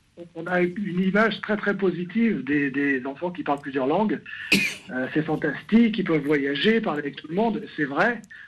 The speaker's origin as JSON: {"language": "French", "country": "France", "lives_now": "Prague, Czechia", "said": "Alors, je suis français, j'habite à Prague, effectivement."}